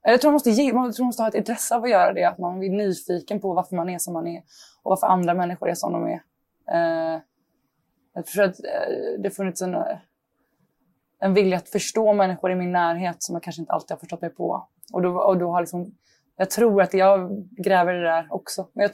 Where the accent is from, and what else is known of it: Västra Götaland County, Sweden; born or raised there